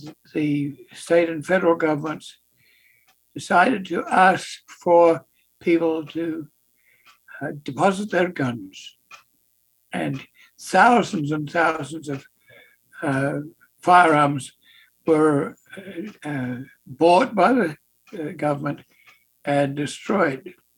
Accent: Australia; I'm Australian in background.

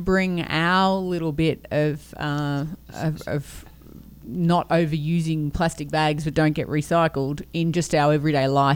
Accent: Australia; being Australian, we quite regularly have a multicultural society

